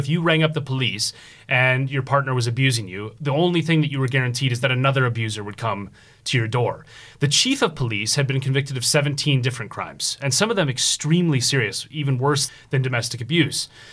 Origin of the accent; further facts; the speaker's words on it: Minneapolis, Minnesota, United States; where in my hometown, George Floyd was murdered. I grew up in Minneapolis.